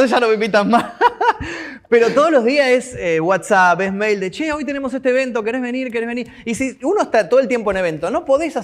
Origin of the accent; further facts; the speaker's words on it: Temperley, Buenos Aires Province, Argentina; born there; now in Buenos Aires, Argentina; yo soy de Buenos Aires, pero del conurbano, yo nací en Temperley, me mudé a Capital hace 5 años que estoy.